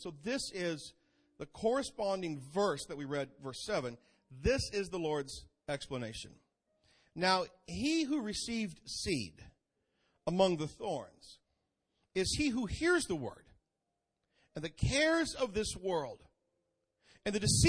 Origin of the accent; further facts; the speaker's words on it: Kansas City, Missouri, United States; I grew up in Kansas City with stories of Raiders Week and Lynn Dawson and all of those things.